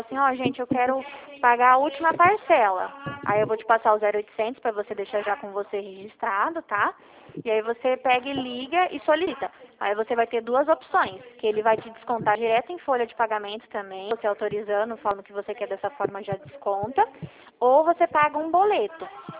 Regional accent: Dracena, São Paulo, Brazil; eu sou de Dracena.

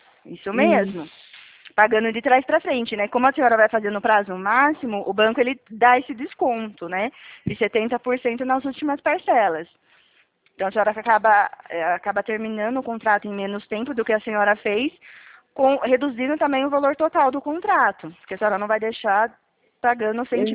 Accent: Araras, São Paulo, Brazil; eu sou daqui de Araras.

